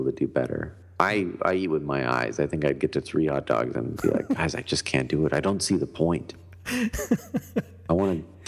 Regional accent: West Coast, United States; I'm sorry. I'm from the West Coast.

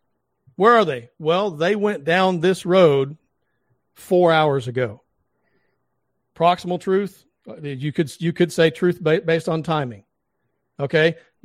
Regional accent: the South, United States; I'm from the South.

